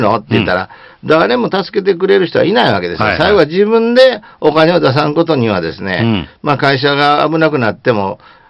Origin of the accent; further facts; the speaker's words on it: Kansai, Japan; まあ、関西人としては、はい、やっぱり関西は利益より、やっぱりお金ですからね